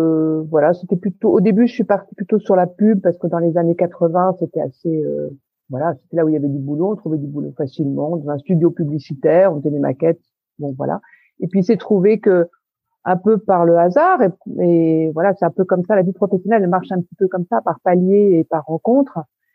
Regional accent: Paris, Île-de-France, France; Alors, je suis parisienne, mais alors parisienne.

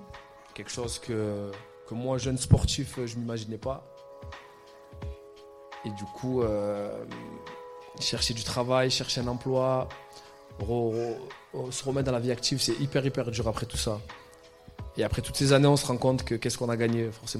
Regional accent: Marignane, Provence-Alpes-Côte d'Azur, France; je suis né à Marseille, j'ai vécu à Marseille, Marignane exactement

